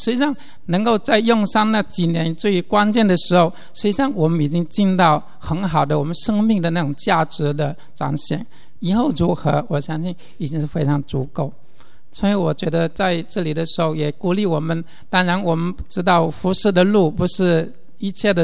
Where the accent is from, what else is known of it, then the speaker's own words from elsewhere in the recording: China; moved away as an adult; 我是来自神州教会的，那我是从中国大陆来这里，在国际神学院念神学的，我原来是医生。我在国内家庭教会服侍主有十几年了